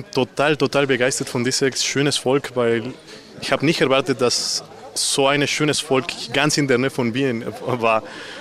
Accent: Mexico; German is a second language; Ich werde mexikanische Musik singen, weil ich komme aus Mexiko, ursprünglich

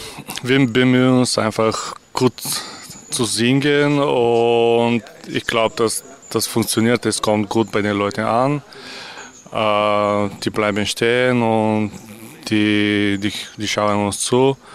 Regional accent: Bulgaria; German is a second language; now in Vienna, Austria; Also ich komme aus Bulgarien und ich wohne seit 10 Jahren in Wien.

